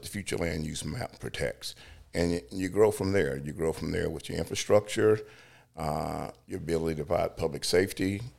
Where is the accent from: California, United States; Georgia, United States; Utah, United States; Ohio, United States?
Georgia, United States; Believe it or not, I grew up right here in Acula, Georgia, less than 4 miles from this campus.